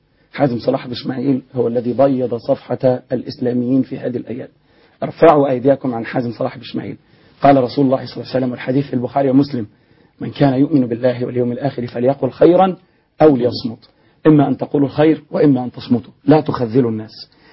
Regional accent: Egypt; أنا من حقي كمصري يعيش أو عاش فترة الظلم. أنا زي ما بقول لك أنا عندي 40 سنة النهاردة, عاش 30 سنة ظلم

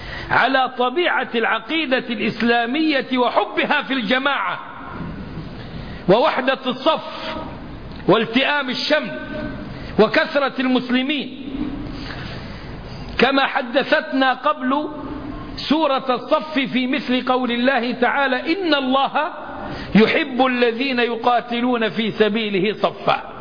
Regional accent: Egypt; الناس عندنا في مصر

